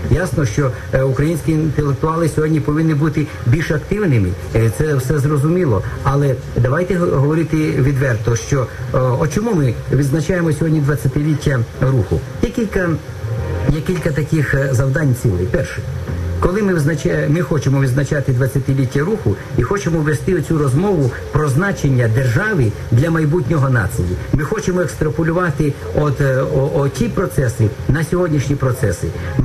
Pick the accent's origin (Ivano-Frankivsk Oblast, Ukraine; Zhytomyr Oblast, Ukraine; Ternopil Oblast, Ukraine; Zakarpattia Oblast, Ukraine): Zhytomyr Oblast, Ukraine; Так, а я із Житомирської області.